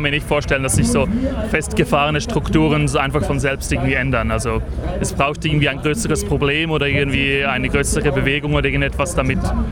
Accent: Switzerland; Also vielleicht muss man sagen, wir sind aus der Schweiz, also wenn man es nicht schon gehört hat.

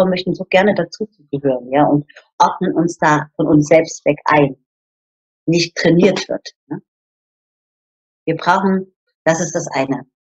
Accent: East Germany, Germany; ich musste nicht darum kämpfen, ich bin aus der DDR.

